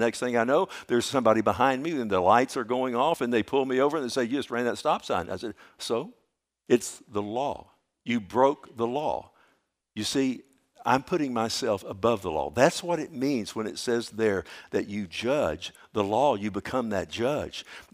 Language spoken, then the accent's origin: English; Texas, United States; I'm a Texan, and by golly, and this is America, I have freedom of speech.